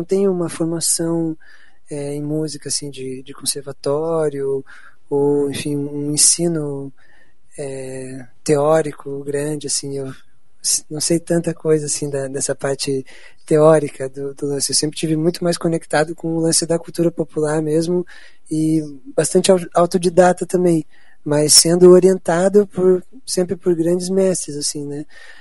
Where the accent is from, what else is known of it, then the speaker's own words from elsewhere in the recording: Curitiba, Paraná, Brazil; now in Belém, Brazil; nascido e criado em Curitiba, 21 anos aqui e agora 5 anos em Belém do Pará.